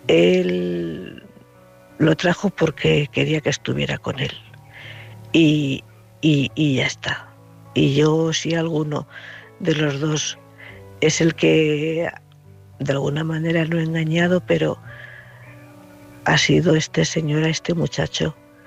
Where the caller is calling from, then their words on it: Cuenca, Castilla-La Mancha, Spain; de Cuenca.